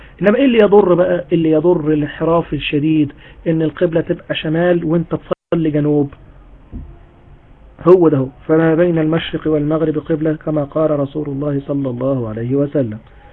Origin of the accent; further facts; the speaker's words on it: Egypt; وأنا الراجح عندي إن ميعاد الفجر عندنا في مصر مش هو الفجر الصادق.